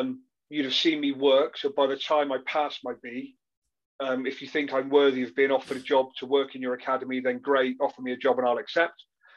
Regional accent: South West England, United Kingdom; I'm not from Bristol. So I played for Rovers, but I wasn't a Bristol boy. I came out of Somerset.

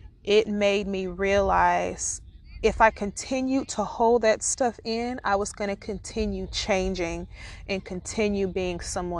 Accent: Alabama, United States; A couple years ago, my hometown is Alabama.

